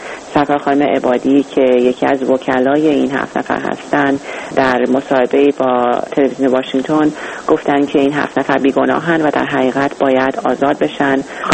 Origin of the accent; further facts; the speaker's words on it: Iran; به عنوان یک ایرانی بهائی صریحا بگم